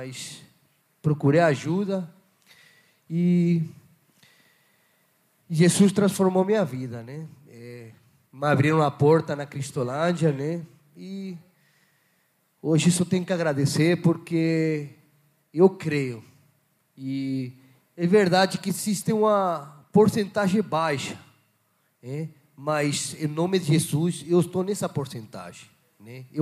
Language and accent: Portuguese; Barcelona, Catalonia, Spain; eu sou espanhol de Barcelona … eu vim ao Brasil